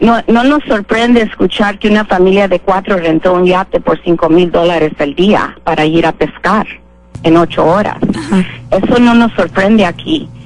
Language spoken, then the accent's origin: Spanish; Navojoa, Sonora, Mexico; also born or lived in United States; now in Los Cabos, Mexico; Yo llegué aquí en Los Cabos, soy originaria de Navojoa, Sonora, México, y estudié toda mi juventud en los Estados Unidos. Llegué aquí en 1976, cuando había mi población en Cabo San Lucas.